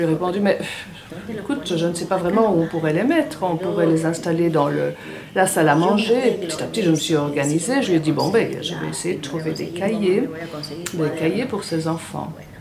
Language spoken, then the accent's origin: French; Chile; Nous sommes originaires du Chili.